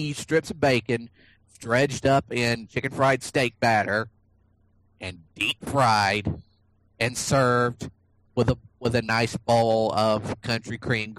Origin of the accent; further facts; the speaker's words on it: Georgia, United States; They either come from my home state of Georgia, which is where the Luther burger is from